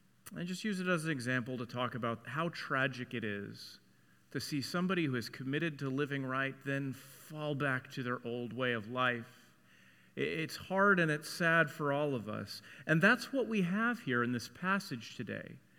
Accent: Texas, United States; I'm from Texas. Did you know that?

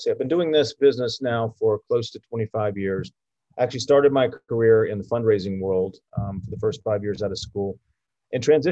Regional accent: Winston-Salem, North Carolina, United States; I am a North Carolina native. Born and raised in Winston-Salem

